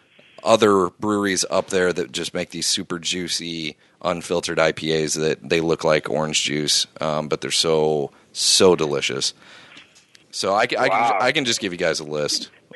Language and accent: English; Illinois, United States; I'm from Illinois